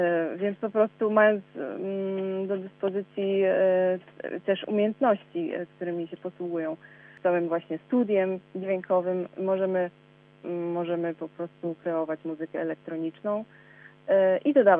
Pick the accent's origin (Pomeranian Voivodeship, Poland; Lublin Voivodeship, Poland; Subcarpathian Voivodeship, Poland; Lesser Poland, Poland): Subcarpathian Voivodeship, Poland; Ja jestem z Podkarpacia, więc też tutaj oczywiście to Podkarpacie wróciło.